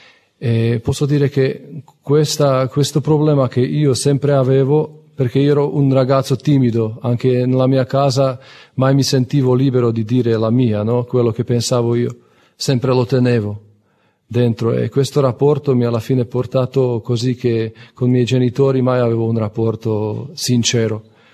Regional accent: Slovakia; Italian is a second language; ho 32 anni e, come ha detto Don Andrea, vengo dalla Slovacchia. Sono cresciuto in una famiglia cristiana anche io.

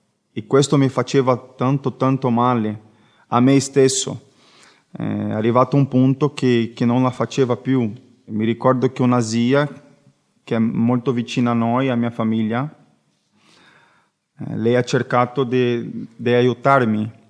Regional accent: Brazil; Italian is a second language; now in Italy; Sono brasiliano, come ho detto prima. Chiedo scusa perché il mio italiano non è così buono. Ancora sto imparando.

